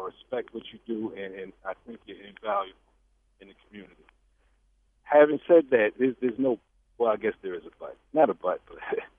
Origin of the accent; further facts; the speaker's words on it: Bronx, New York, United States; I'm from the Bronx, and I've listened to hip-hop from the beginnings.